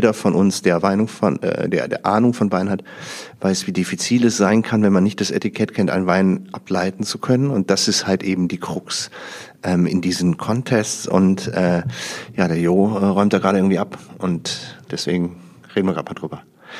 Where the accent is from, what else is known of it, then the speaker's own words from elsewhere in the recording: North Rhine-Westphalia, Germany; ich komme aus dem Rheinland ursprünglich, also rund um Düsseldorf, Niederrhein. Und da ist der Dialekt ein bisschen ähnlich wie im Holländischen